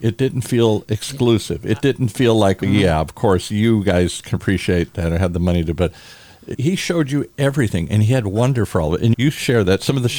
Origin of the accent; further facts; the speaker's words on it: Ireland; I'm Irish